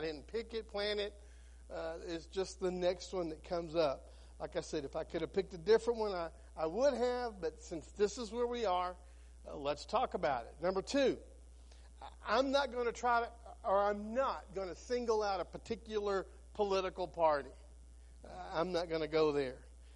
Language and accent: English; United States; I'm a Christian first. I'm an American second.